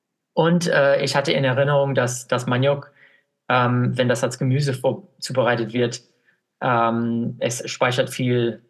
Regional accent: Iowa, United States; German is a second language; Ich komme ursprünglich aus den USA. Ich komme aus Iowa. Das ist eine Bundesstadt mittendrin, in der Mittlere Westen. Meine Eltern sind Landwirte.

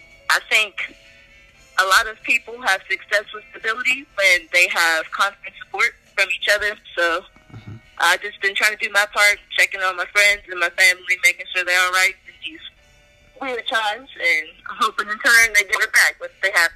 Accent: Columbus, Ohio, United States; I'm from Columbus, Ohio.

